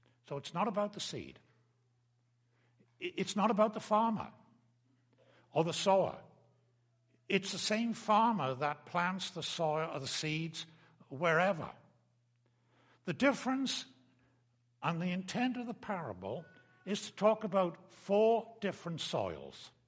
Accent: England, United Kingdom; When I grew up in England, my father had, we called it the garden, you would call it an allotment.

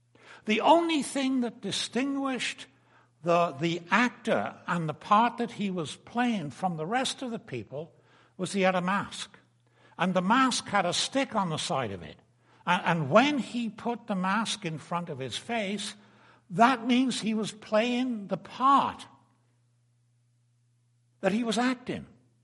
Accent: United Kingdom; And it reminds me of when I was a guy growing up in Britain many years ago.

